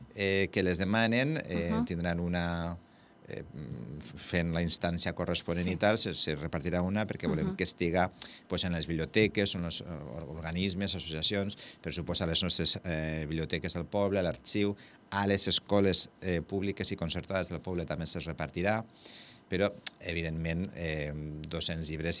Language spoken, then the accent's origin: Catalan; Vila-real, Valencian Community, Spain; com som de Vila-real